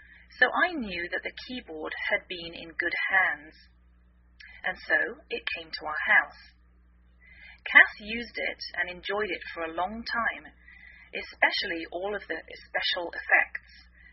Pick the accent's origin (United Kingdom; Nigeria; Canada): United Kingdom; England; now in United States